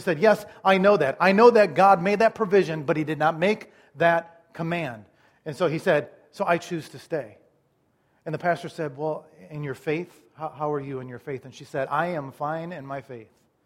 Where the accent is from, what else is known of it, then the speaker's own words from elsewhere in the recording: Iowa, United States; Now, remember, I'm from Iowa, okay? I'm a little bit naive. We watch corn grow and deer run, pretty much.